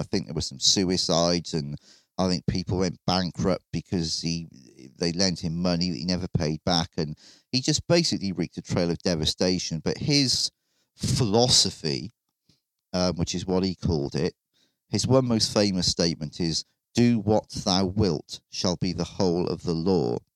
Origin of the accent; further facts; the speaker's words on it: Wales, United Kingdom; or Crowley if you're posh in English, and I'm Welsh and I'm not posh, so I'll continue to call him Crowley